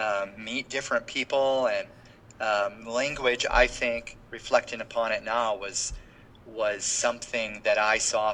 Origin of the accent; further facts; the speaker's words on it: South Dakota, United States; I grew up in a very, very small town in South Dakota